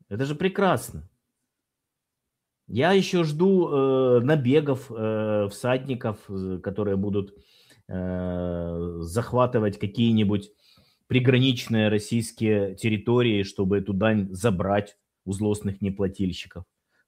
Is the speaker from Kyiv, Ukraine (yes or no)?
yes; Kyiv, Ukraine; Я тоже не Венедиктов, но я киевлянин, как и ты.